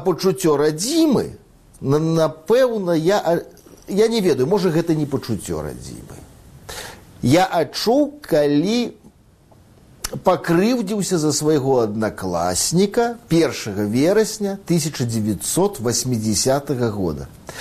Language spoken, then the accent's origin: Belarusian; East Kazakhstan Region, Kazakhstan; also born or lived in Russia; я-то нарадзіўся ў Расіі, але пачаў сябе памятаць ужо ва ўсходнім Казахстане. Гарады мяняліся пастаянна.